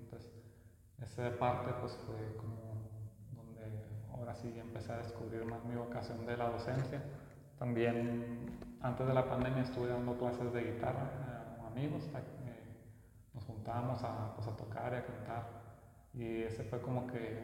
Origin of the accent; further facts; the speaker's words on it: Chihuahua, Mexico; also born or lived in Juárez / Torreón; Yo nací aquí en Chihuahua, pero cuando yo nací, mis papás trabajaban en Juárez, y pues ahí estuvimos viviendo algunos años. Luego lo cambiaron a Torreón a mi papá, y luego ya me vine aquí a Chihuahua.